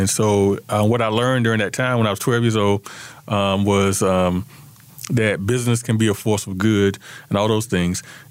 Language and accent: English; Fayetteville, United States; No, I'm from Fayetteville, from here.